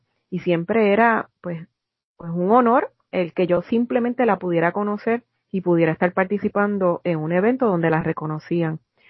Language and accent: Spanish; Puerto Rico; yo me fui de Puerto Rico y mi niña solamente tenía 2 años.